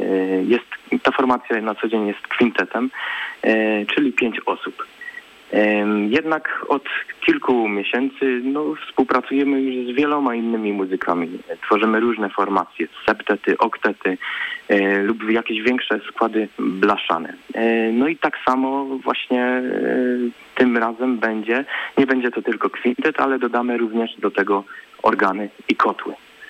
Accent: Opole Voivodeship, Poland; wszyscy jesteśmy z Opolszczyzny

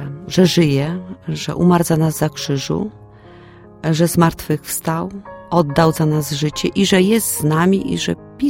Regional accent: Opole Voivodeship, Poland; ja jako taka opolska Ślązaczka pojechałam do Afryki

